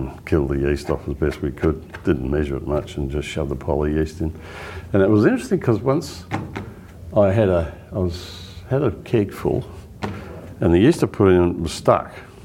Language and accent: English; McLaren Vale, South Australia, Australia; I'm from the McLaren Vale area, and we think we're much better than the Barossa.